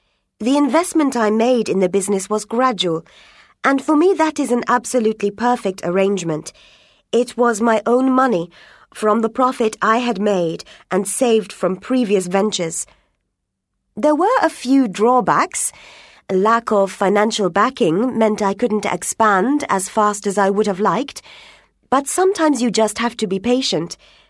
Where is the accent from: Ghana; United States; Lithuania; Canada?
Lithuania; English is a second language; now in United Kingdom; I come from Lithuania and I run Today Translations, one of the top translation companies in the UK.